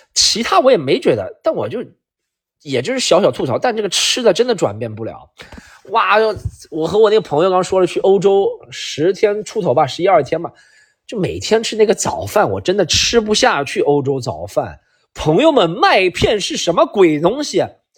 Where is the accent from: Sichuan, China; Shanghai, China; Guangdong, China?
Shanghai, China; 有我们上海人这么精明的人种，对不对？上海人这么精明的人种都会被别人坑，是吗？